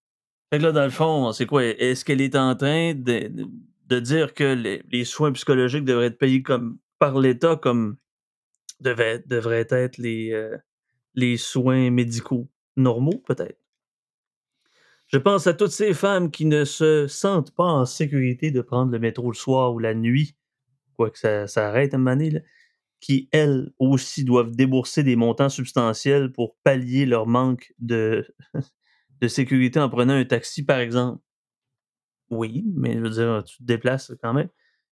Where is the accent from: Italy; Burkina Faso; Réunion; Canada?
Canada; Sherbrooke, Quebec; Écoute, je viens de Sherbrooke, pourtant, je reste. Pour ça, je reste à Sherbrooke, je reste là.